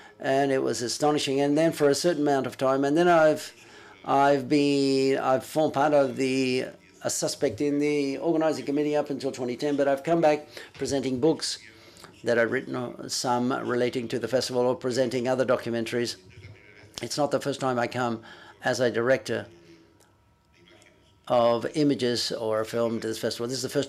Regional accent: Morocco; I'm from the north of Morocco.

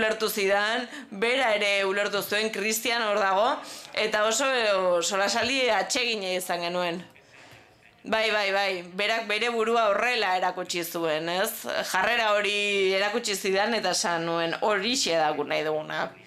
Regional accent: New York, United States; accent: Puerto Rican; now in Spain; Ni New Yorkekoa naiz. Eta ni hasi nintzen auzoan badaude Puerto Ricoko jendea, Kubakoa, mexikarrak

